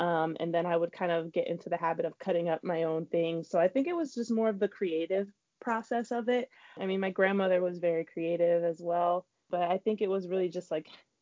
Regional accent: Springfield, Massachusetts, United States; now in Boston, United States; I'm from Springfield, Massachusetts, the birthplace of basketball. Right now I really reside mostly in Boston.

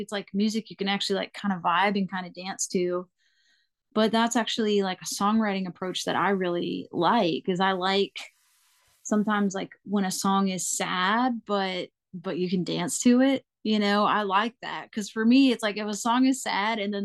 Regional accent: North Carolina, United States; Like I know for myself, like I'm from North Carolina, so like I'm in my home state.

